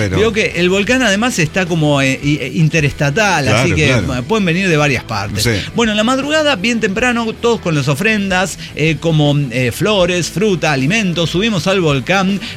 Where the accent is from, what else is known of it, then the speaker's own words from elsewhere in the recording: Mexico City, Mexico; bueno, como chilango, pues